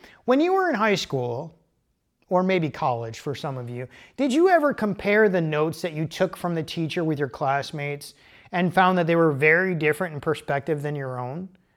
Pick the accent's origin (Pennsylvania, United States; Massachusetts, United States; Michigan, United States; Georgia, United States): Michigan, United States; So simply because I'm from Michigan and every year on Labor Day, the cider mills open for the season